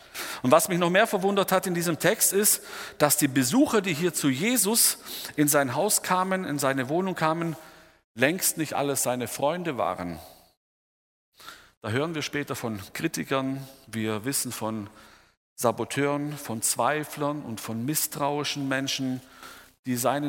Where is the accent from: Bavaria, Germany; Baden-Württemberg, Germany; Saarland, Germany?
Baden-Württemberg, Germany; Besonders bei uns im Süden, der Schwabe, der ist hier ganz heikel.